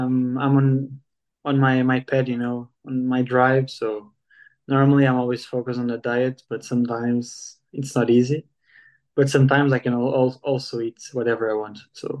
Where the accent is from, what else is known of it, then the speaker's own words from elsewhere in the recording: Portugal; English is a second language; now in Andorra; I'm 25 years old. I'm from Portugal. I currently live in Andorra